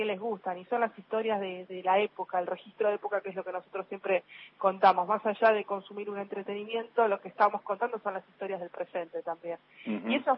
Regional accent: Buenos Aires, Argentina; yo también soy de Villa Crespo.

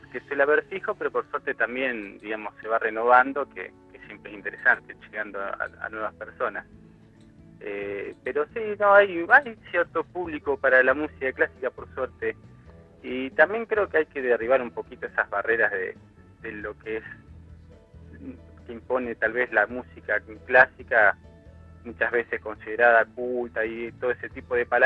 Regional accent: Carmen de Patagones, Buenos Aires Province, Argentina; yo soy de acá, de Carmen de Patagones, me fui a estudiar y hace 4 años que volví a la comarca.

